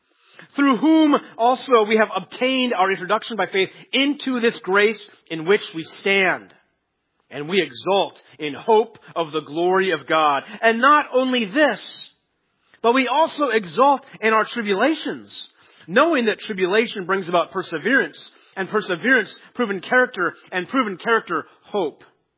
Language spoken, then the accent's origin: English; North Dakota, United States; Now, I grew up in North Dakota. I know many of you know that. And we walked on ice all the time.